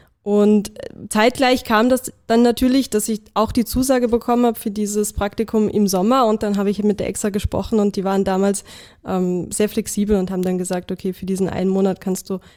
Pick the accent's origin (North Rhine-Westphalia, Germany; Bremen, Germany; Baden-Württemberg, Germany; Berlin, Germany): North Rhine-Westphalia, Germany; Viersen; moved away; Richtig, ja, da, wo ich aufgewachsen bin.